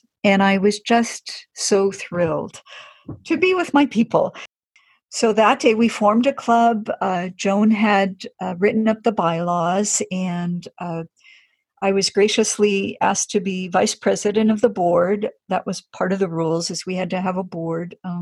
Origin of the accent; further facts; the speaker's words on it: Colorado, United States; I didn't grow up where I'm living now. I grew up in Colorado.